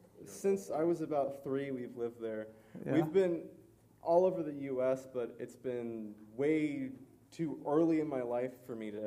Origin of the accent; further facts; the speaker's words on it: Hebron, Ohio, United States; Oh, I'm from Hebron.